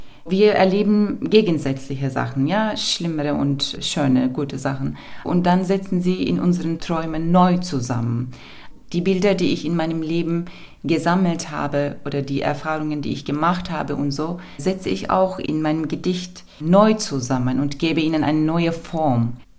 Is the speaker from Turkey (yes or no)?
yes; Turkey; Ich komme aus der Türkei. Nur als eine Frau in der Türkei zu leben, ist eine politische Sache.